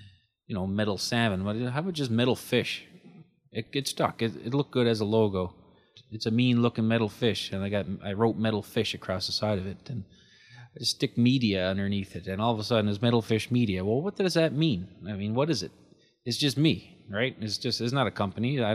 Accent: Newfoundland and Labrador, Canada; I'm from Newfoundland originally.

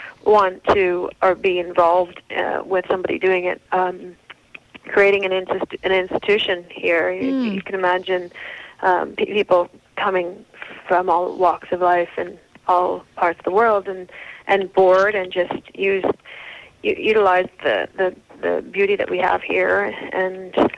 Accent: Bahamas; I think when I was growing up in the Bahamas, I had the opportunity to go to a private school here

